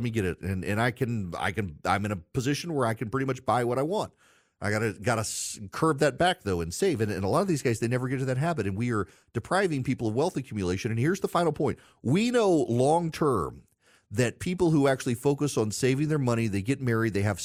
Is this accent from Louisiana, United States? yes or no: yes; Louisiana, United States; including my home state of Louisiana